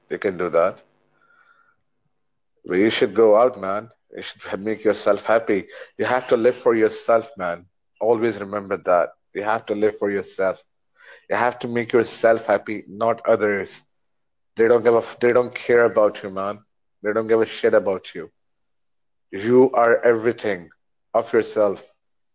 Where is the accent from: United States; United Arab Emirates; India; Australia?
United Arab Emirates; Dubai; English is a second language; I was a captain, by the way, for my country in Dubai. I'm from Dubai, by the way.